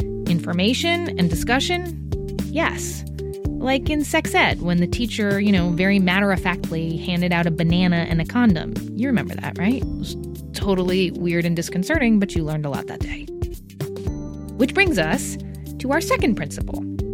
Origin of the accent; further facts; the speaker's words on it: New Jersey, United States; New Jersey, my home state.